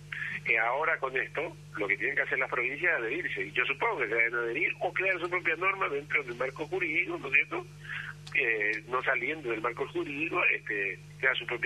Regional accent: Saladas, Corrientes, Argentina; yo soy de la tierra de San Martín, para que usted tenga idea, soy de Corrientes, soy de la tierra de Cabral, nací en Salada es el lugar donde nació Cabral, y es mi amor, son los dos lugares de mis amores

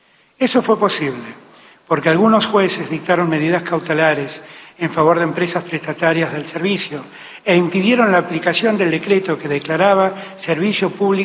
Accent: Argentina; Como argentinos y argentinas, tenemos que estar orgullosos de esta empresa

